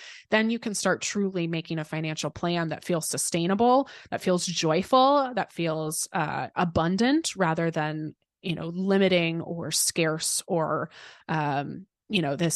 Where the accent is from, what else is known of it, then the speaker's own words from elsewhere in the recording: United States; And I can speak as an American, but I know that this is the reality for most countries